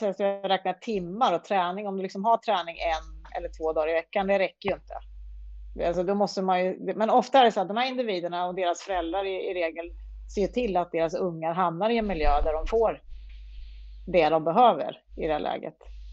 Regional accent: Finspång, Östergötland, Sweden; när jag växte upp i Finspång, då kunde jag ta med en bollväska ut på ett hål och ställa mig och slå bollar.

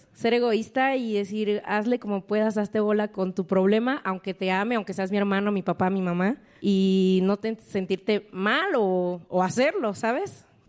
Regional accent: Venezuela; now in Morelia, Mexico; Soy de Venezuela y vengo de Morelia a verlas.

